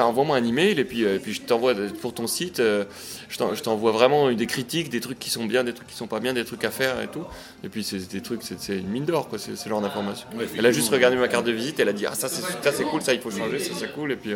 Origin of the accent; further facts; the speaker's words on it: Switzerland; quand je lui dis qu'on vient de Suisse